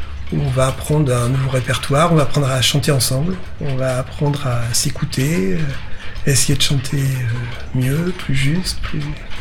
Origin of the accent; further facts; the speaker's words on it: Le Havre, Normandy, France; je suis né au Havre, j'ai cherché à travailler au Havre